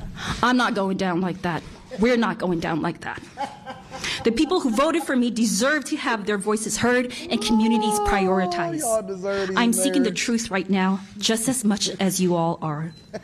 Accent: United States; born there; This I know for sure because I was born poor in America.

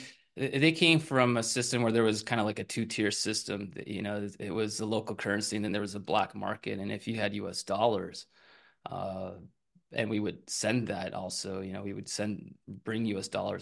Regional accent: Colorado, United States; I grew up in Colorado, and it was a lot more disconnected, maybe from the East Coast politics.

